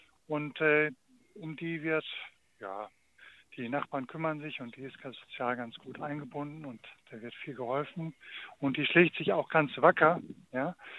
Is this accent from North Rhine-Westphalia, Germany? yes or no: no; Dresden, Saxony, Germany; ich komme aus Dresden